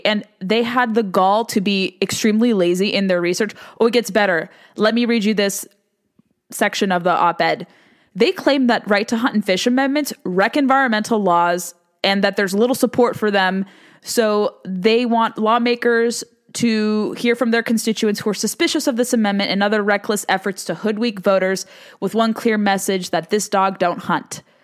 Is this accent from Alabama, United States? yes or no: no; California, United States; given the electorate there in my home state.